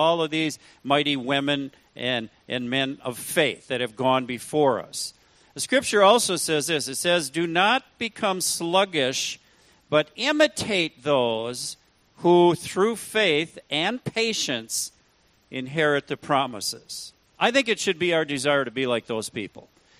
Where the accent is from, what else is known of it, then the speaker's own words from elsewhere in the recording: Rhinelander, Wisconsin, United States; now in Milwaukee, United States; I was raised in Rhinelander, okay, up north. I live in Milwaukee.